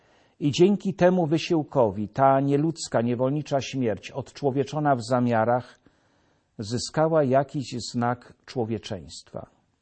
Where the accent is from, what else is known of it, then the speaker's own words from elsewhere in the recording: Jelenia Góra, Lower Silesian Voivodeship, Poland; Ten dzień spędzałem już w rodzinnej Jeleniej Górze, idąc najpierw w godzinach południowych ulicami miasta, mojego miasta